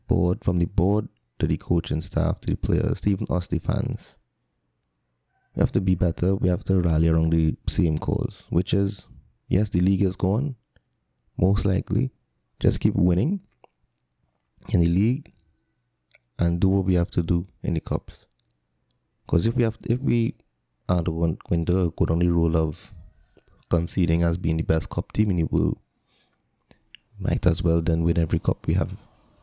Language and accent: English; England, United Kingdom; we as English fans know about it